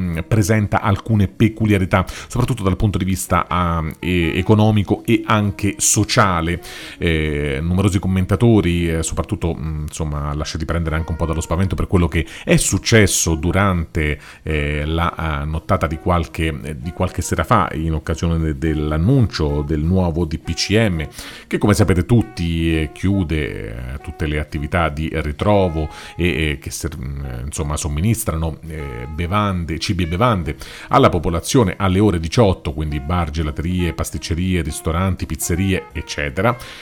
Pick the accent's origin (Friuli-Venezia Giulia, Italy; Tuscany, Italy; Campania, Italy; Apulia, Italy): Campania, Italy; Naples; accent: Neapolitan; scusate il mio accento napoletano